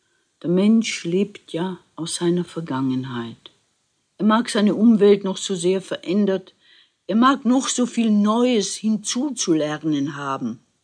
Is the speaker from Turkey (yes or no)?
no; Austria; also born or lived in Bohemia / Tyrol / Munich; ich bin Österreicherin, in Böhmen geboren, dann habe ich lange in Tirol gelebt, einige Jahre auch in München, jetzt lebe ich in Oberösterreich an der Donau in der Nähe von Linz.